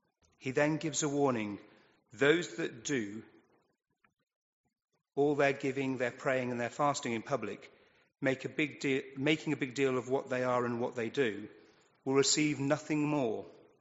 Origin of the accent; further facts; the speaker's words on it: United Kingdom; Not too much, we're British.